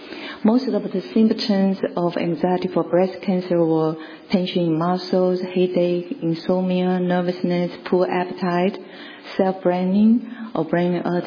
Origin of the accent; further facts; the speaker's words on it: Taiwan; I come from Taiwan